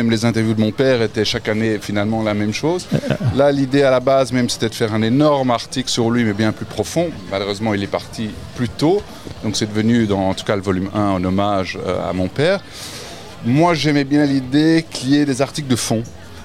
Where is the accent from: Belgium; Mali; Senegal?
Belgium; mais voilà, on est belges.